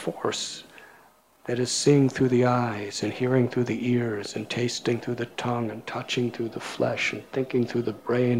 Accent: United States; born there; Because I was born in 1950 in the United States of America.

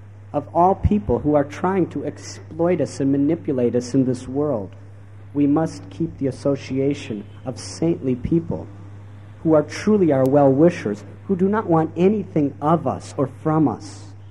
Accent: United States; Because I'm from America where I know all these types of people.

